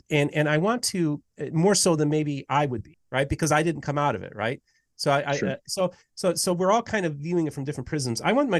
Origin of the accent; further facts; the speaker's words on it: Midwest, United States; You know, I'm from the Midwest, and there's a large evangelical population in the Midwest